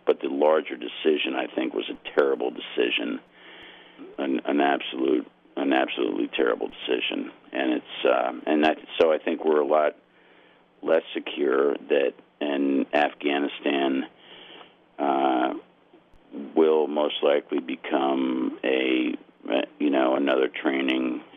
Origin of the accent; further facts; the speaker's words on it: Connecticut, United States; I grew up in Connecticut, and my grandmother was always encouraging me to write.